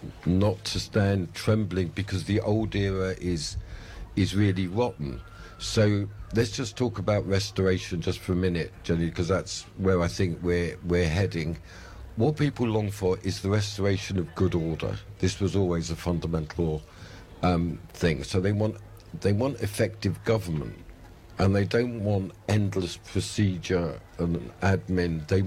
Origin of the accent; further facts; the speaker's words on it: Stamford Hill, London, United Kingdom; I mean, I come from Stamford Hill, you were saying earlier.